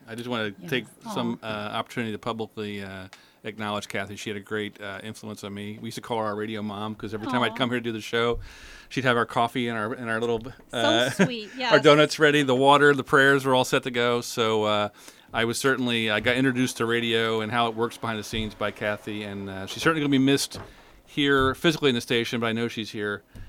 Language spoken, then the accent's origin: English; Philadelphia, Pennsylvania, United States; I grew up from Philadelphia. I grew up in the Philly area. I've spent most of my life in Roxborough